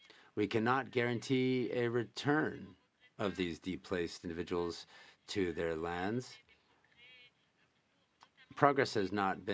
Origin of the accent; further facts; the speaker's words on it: Iraq; Ladies and gentlemen, I'm a militant from Iraq.